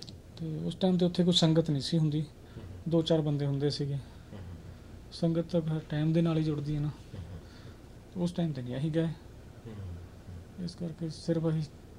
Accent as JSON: {"language": "Punjabi", "town": "Jalandhar", "region": "Punjab", "country": "India", "lives_now": "United States", "said": "America ਦੇ ਹਿਸਾਬ ਨਾਲ ਜੇ ਆਪਣੇ ਅਸੀਂ ਜਲੰਧਰ ਦੀ ਲਾਈਫ ਲਈਏ ਤਾਂ ਬਹੁਤ ਖੁਸ਼ਹਾਲ ਹੈ"}